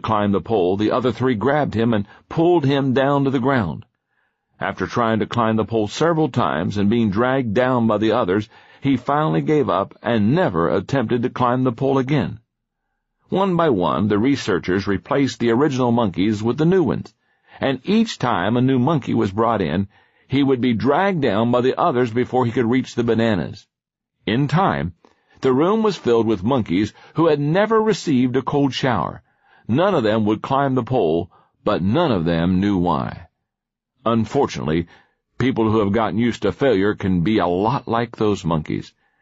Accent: Atlanta, Georgia, United States; the Interstate 285 loop around my hometown of Atlanta at rush hour gridlock.

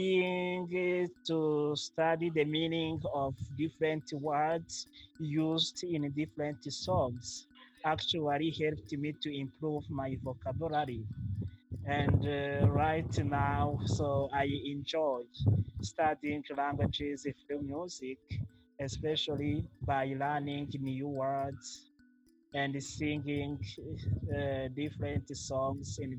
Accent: Rwanda; first language Kinyarwanda; English is a second language; So I was able to speak French, some Russian words or phrases, and also my mother tongue, Kinyarwanda.

